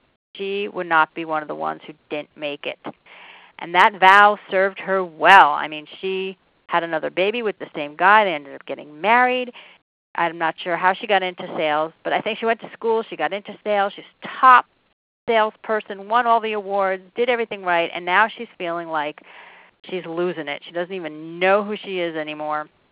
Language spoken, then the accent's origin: English; New York City, New York, United States; And I'm from the New York City area